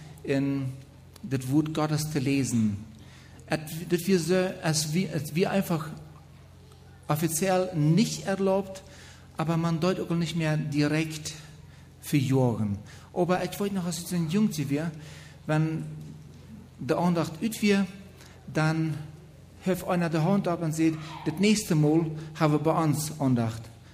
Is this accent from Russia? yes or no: yes; Russia; now in Germany; Ich komme aus Deutschland. Ursprünglich bin ich aus Russland gewandert. Vielleicht probiert meine Person. Ich bin 55 Jahre alt.